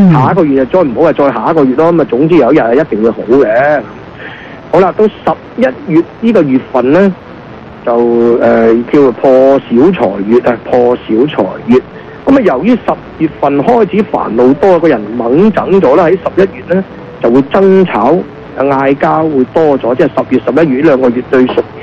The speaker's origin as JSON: {"language": "Cantonese", "region": "Guangdong", "country": "China", "said": "正所謂我們廣東人話齋鬼揞眼啦"}